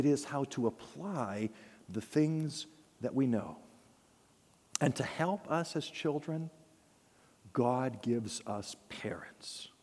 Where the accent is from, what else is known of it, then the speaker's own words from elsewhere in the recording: Washington, United States; I grew up in Washington State, and in the wintertime, the weather would turn rainy and sometimes snowy.